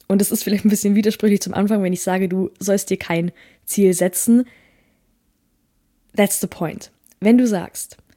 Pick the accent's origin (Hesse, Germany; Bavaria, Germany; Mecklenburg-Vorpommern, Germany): Bavaria, Germany; Also, ich komme ja aus dem Allgäu.